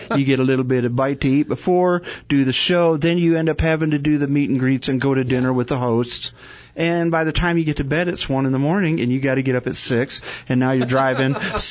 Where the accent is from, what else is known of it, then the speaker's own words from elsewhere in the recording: Tempe, Arizona, United States; when I grew up in Tempe and Levine, Arizona, for us, our family would take us up to by Pine Top Sholo, the reservation up at Big Lake, Crescent Lake